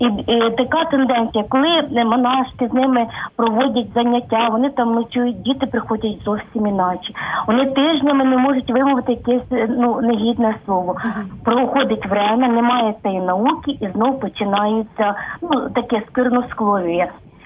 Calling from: Berdychiv, Zhytomyr Oblast, Ukraine; Я з Бердичева.

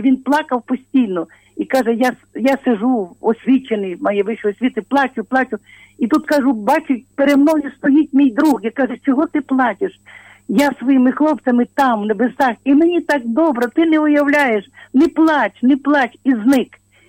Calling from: Lviv, Lviv Oblast, Ukraine; дорогенькі Радіо Марія … зі Львова.

